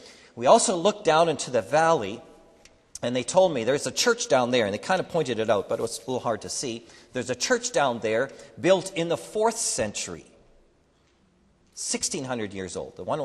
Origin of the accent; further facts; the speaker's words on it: Saskatchewan, Canada; also born or lived in McGregor, Manitoba; I'm born in McGregor, just west of here, and we lived in Manitoba here for my first 9 years, and then we moved to Saskatchewan.